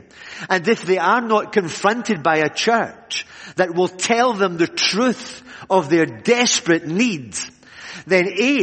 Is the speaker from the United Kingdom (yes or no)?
yes; Glasgow, Scotland, United Kingdom; accent: Scottish; I was born in Glasgow, and then I moved down south of Glasgow to South Lanarkshire but if you know accents, I'm still a Glaswegian from head to toe. I've never changed my accent over the years.